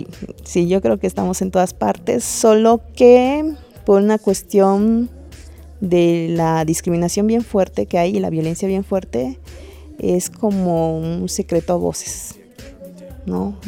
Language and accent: Spanish; Mérida, Yucatán, Mexico; soy de Mérida, Yucatán, sí.